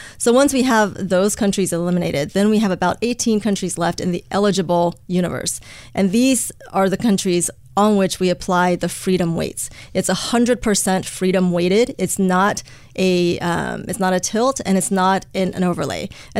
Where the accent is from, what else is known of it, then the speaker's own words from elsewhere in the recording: Beijing, China; also born or lived in United States; I was born in Beijing, and I grew up in both China and the U.S., going back and forth between the two countries.